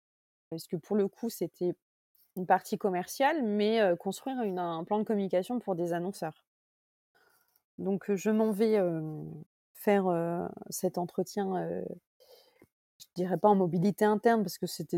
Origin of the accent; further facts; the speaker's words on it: Grand Est, France; Ouais, je suis lorraine d'origine, donc je reviens en Lorraine pour un challenge